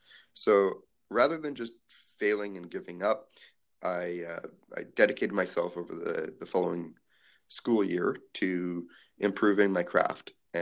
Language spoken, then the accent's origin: English; Toronto, Ontario, Canada; also born or lived in Jerusalem; now in Cumberland, Canada; I was actually born in Jerusalem, in Israel. I was raised in Toronto. So something different about me is that I grew up in Canada's largest city, right downtown. And now I'm living in a small town, Cumberland, BC, a town of less than 4,000 people.